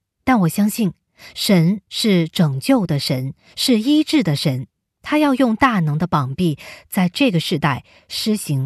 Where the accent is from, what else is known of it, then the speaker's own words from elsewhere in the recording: China; moved away as an adult; now in Hong Kong; 我老家在内地，在香港我举目无亲。